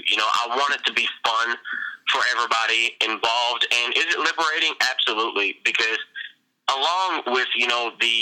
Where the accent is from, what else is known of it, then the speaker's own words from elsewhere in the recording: Mudlick, Kentucky, United States; You know, I'm from Mudlick, Kentucky.